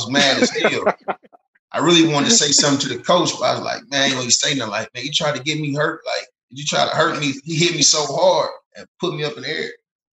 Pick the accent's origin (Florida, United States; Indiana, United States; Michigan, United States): Indiana, United States; Marion; I'm from Indiana. You know what I mean? I'm from Marion, Indiana, a little small town in Indiana, man. You know, Indiana, that's the hotbed of basketball.